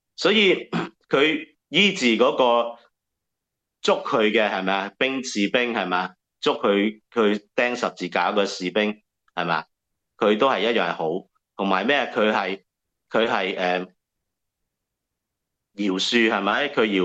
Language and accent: Cantonese; China; 有我哋中国人都有句说话系咩？